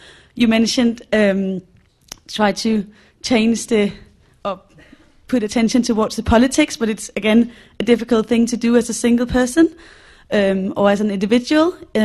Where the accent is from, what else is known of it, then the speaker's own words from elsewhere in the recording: Denmark; I'm from Helle's home country, Denmark.